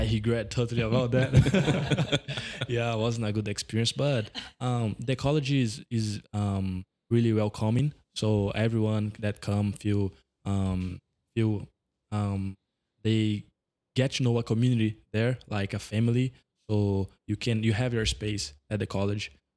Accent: Brazil; moved away; Yeah, I'm from Brazil.

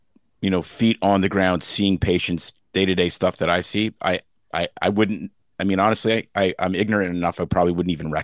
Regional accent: Saskatoon, Saskatchewan, Canada; moved away as an adult; now in United States; Okay, so I was born actually in Canada, educated at the University of Saskatchewan, grew up in the small city of Saskatoon. Practiced there very, very briefly. And then we were recruited into the Pacific Northwest of the United States.

